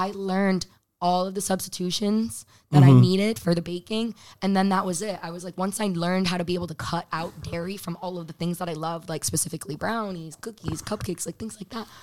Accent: Coventry, Rhode Island, United States; I grew up in Coventry, West Warwick.

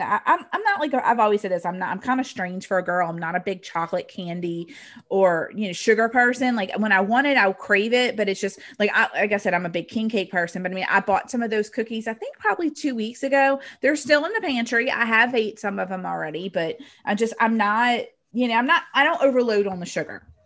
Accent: New Orleans, Louisiana, United States; we're from New Orleans

